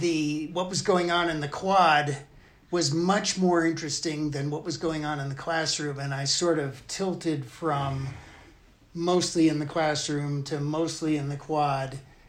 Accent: Los Angeles, California, United States; born there; I was born in Los Angeles, and I've been in the Valley, in or around the Valley

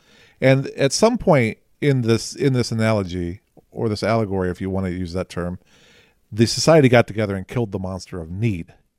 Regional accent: United States; I mean, at what point do I, as an American, start demanding that my government start giving me a return on the taxes that I've been paying?

